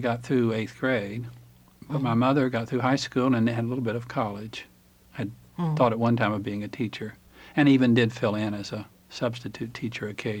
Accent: Tennessee, United States; I come from Upper East Tennessee.

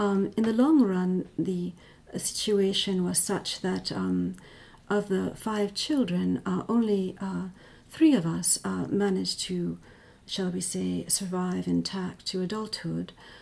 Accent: Mamaroneck, New York, United States; born there; I was born in Mamaroneck, New York, my father was a mechanical engineer

